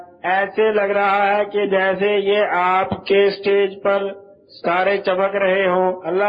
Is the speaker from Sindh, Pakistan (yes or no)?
no; Multan, Punjab, Pakistan; میرا تعلق ملتان سے ہے.